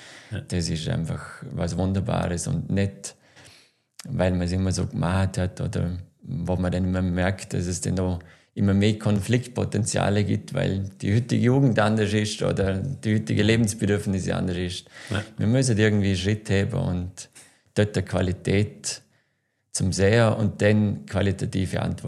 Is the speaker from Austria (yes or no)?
yes; Vorarlberg, Austria; bin ich als Vorarlberger, in Vorarlberg als Architekt wahrgenommen worden